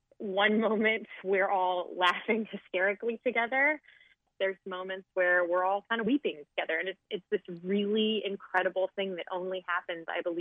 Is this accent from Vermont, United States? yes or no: no; California, United States; moved away as an adult; also born or lived in Cincinnati; when I moved from California right after high school, I went to Cincinnati